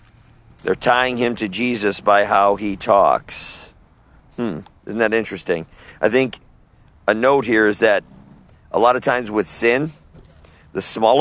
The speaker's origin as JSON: {"language": "English", "region": "Wisconsin", "country": "United States", "said": "Like, I'm from Wisconsin, and a lot of people tell me I have an accent, a state in America here."}